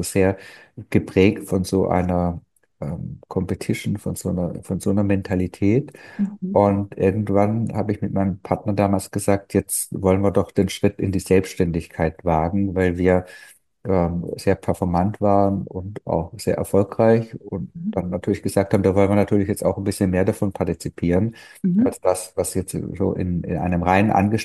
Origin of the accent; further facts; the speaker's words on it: Baden-Württemberg, Germany; Ich bin ja Schwabe